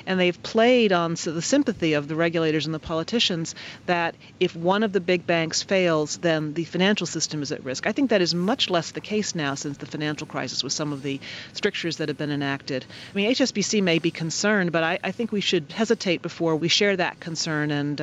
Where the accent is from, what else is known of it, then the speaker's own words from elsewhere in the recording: United States; as we can see in my home country, the United States, has not gone well.